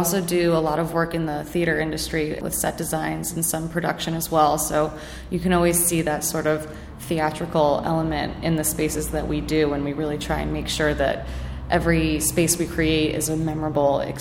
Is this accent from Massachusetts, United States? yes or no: no; Westchester, New York, United States; I am from New York originally. I grew up just outside of the city in Westchester.